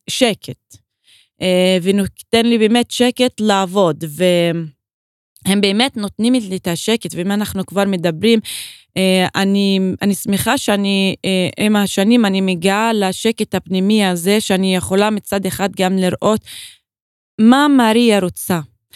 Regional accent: Umm al-Fahm, Haifa District, Israel; זה גם מזהה עם העיר מולדת שלי, אום אל-פחם.

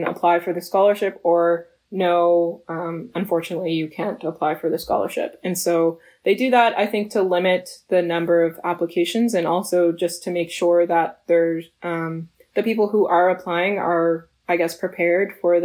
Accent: Nova Scotia, Canada; So, for me, that's definitely Canada. I'm born and raised in Nova Scotia, and also go to school in Nova Scotia.

